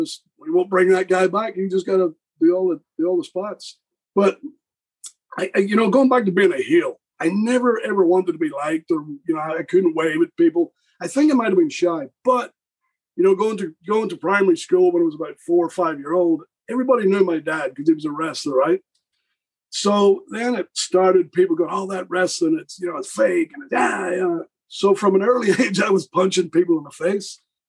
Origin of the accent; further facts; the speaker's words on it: Northern Ireland, United Kingdom; I'm from Northern Ireland. I'm like 10 miles from Belfast.